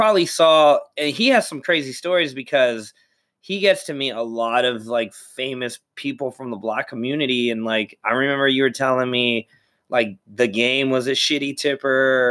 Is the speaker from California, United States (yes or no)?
yes; California, United States; Dude, I'm from Cali, bro.